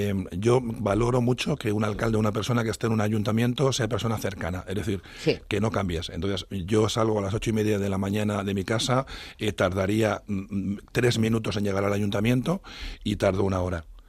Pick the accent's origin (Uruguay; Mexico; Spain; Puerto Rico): Spain; Madrid, Community of Madrid; yo vivía en Madrid, yo soy de Carabanchel Bajo, a toda honra